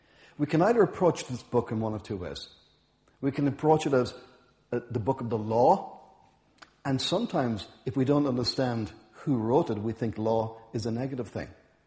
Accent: Enniscorthy, Leinster, Ireland; originally I'm from Enniscorthy in County Wexford. So for those footballers among us, I'm known as a yellow belly.

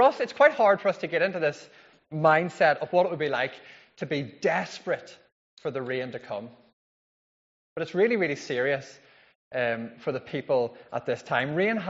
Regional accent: Northern Ireland, United Kingdom; remember that I grew up in County Fermanagh, which quite honestly sometimes feels like the rain capital of the world.

